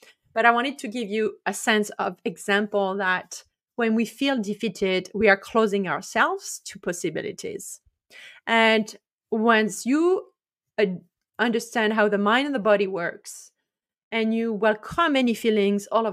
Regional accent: France; moved away as an adult; now in Canada; I lost my hands on the first winter in Canada. I'm from France originally.

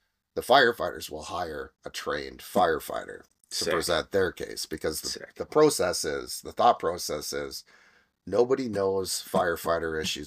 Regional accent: Sudbury, Ontario, Canada; and I'm from Sudbury, right?

